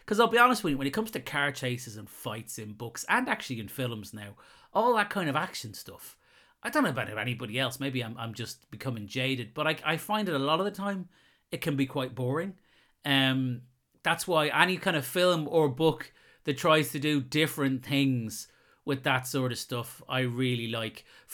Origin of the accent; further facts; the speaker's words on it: Ireland; I'm Irish.